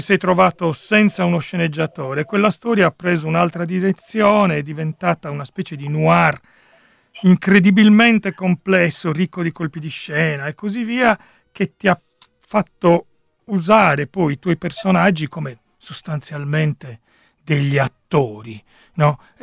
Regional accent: Alghero, Sardinia, Italy; born there; gli algheresi, io sono nato ad Alghero, sono tutti pazzi

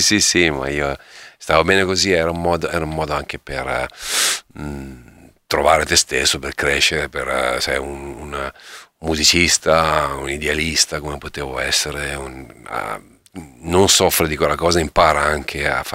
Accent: Upper Adriatic, Italy; nato e cresciuto sull'Alto Adriatico, e che sogna e che di diventare poi un musicista

